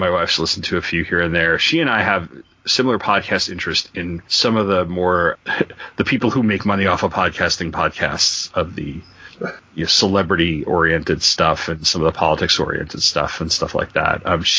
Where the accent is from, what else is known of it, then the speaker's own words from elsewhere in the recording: Long Island, New York, United States; She's from Virginia and I'm from Long Island, and you kind of notice it.